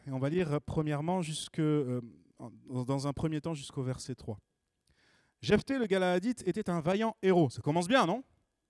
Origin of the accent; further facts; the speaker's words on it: France; born there; Je suis né en France, déjà, ça c'est un bon départ. Je ne suis pas né à Beyrouth, et je suis heureux d'être né en France, et j'aime mon pays. Il n'est pas parfait, mais j'aime mon pays. Je suis né dans une famille chrétienne